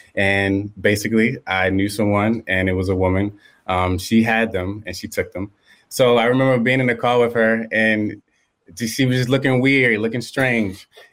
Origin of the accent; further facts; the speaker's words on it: Baltimore, Maryland, United States; now in Los Angeles, United States; Growing up in Baltimore, Maryland, there isn't a lot of accessibility to this sort of medicine. So I had my trip there, opened my mind, and then eventually I moved out to LA.